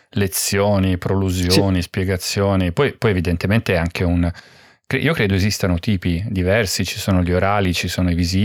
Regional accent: Florence, Tuscany, Italy; now in Milan, Italy; non c'è cosa peggiore dei fiorentini, me incluso, quindi sono tornato di corsa a Milano

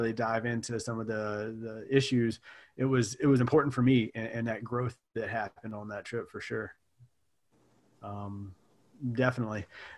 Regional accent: the South, United States; And growing up, I grew up in the South, so it's all red down there.

